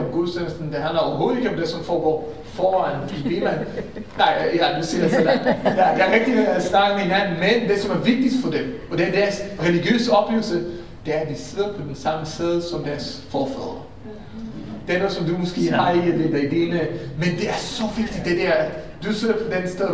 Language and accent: Danish; Israel; now in Denmark; Jeg kommer fra Israel, hvor jeg har aldrig oplevet en begravelse, hvor kvinder og mænd var adskilt.